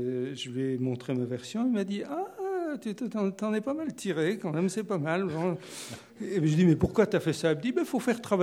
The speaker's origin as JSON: {"language": "French", "country": "France", "said": "en tant que français, moi, je n'ai pas sursauté en les lisant."}